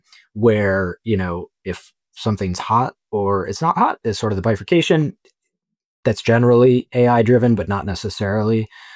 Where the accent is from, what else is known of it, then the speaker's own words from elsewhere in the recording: Texas, United States; I grew up in Texas and I was kind of like on the edge of, you know, the countryside or whatever, very big yards.